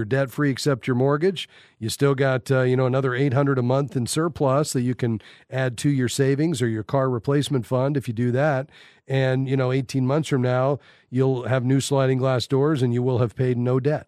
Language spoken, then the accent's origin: English; Florida, United States; Well, I'm from South Florida myself.